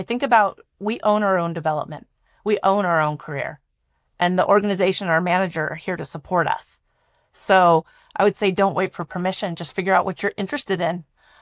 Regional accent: Maine, United States; I grew up in Maine in the Northeast, and I've only spoken English through my life.

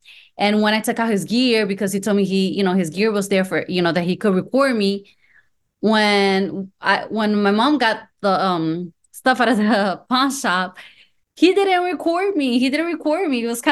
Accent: Orlando, Florida, United States; first language Spanish; English is a second language; I'm bored because I grew up in Orlando, and Orlando is very quiet and there's not many things to do.

